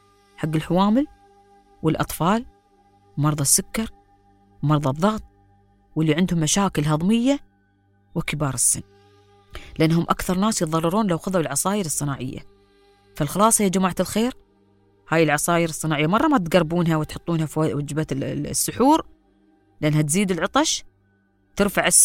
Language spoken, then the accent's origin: Arabic; United Arab Emirates; عندنا في الإمارات وفي الوطن العربي